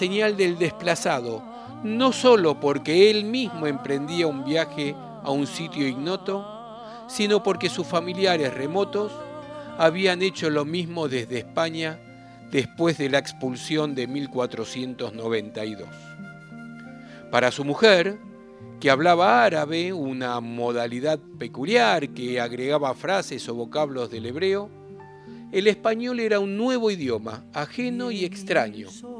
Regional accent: Mexico; now in California, United States; Soy un mexicano descendiente de judíos sefaradíes, turcos y sirios, con residencia actual en California.

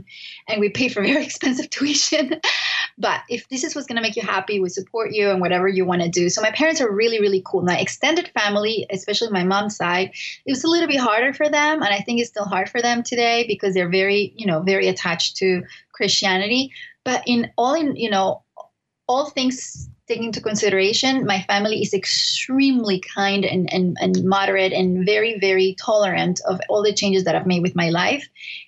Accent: Venezuela; that we come from Jews from Spain and we have all these really, weird things that we do in our family, but this is where it's going to end because guess what? Everyone's leaving Venezuela.

